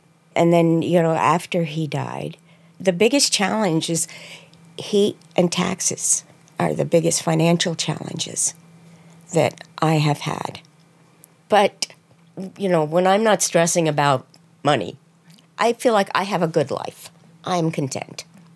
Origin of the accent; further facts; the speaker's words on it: Peacham, Vermont, United States; where I've lived here 33 years. I grew up in Peacham. I want to stay here. I love where I live.